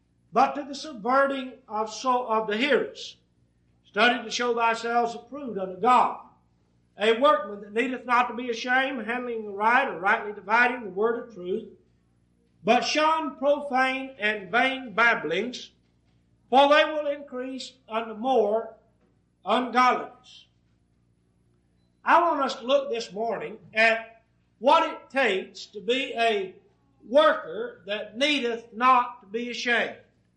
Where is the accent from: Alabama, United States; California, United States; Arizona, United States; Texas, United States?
Texas, United States; At least as I grew up in East Texas, it was one of the passages that my mother required that I commit to memory.